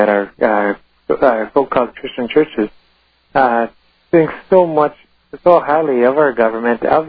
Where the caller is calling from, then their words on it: St. Paul, Minnesota, United States; St. Paul, Minnesota area.